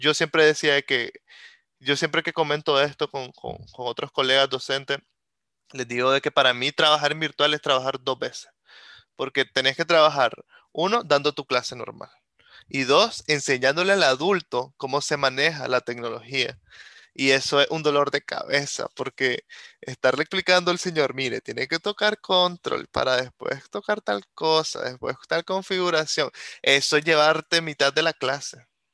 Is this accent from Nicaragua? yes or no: yes; San José de los Remates, Boaco, Nicaragua; los chavalos allá en mi pueblo, en Boaco, en San José de los Remates, estaban más conectados por WhatsApp